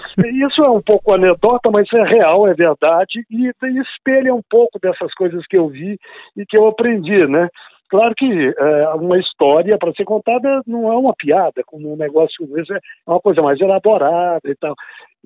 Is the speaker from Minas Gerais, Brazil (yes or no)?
yes; Uberlândia, Minas Gerais, Brazil; also born or lived in Patrocínio; nasci em Patrocínio, no interior, no Alto Paranaíba, uhum, próximo a Uberlândia, 170 quilômetros, se não me engano, mas fui criado boa parte da vida em Uberlândia, depois me mudei para Belo Horizonte e viajei o estado inteiro exercendo a profissão.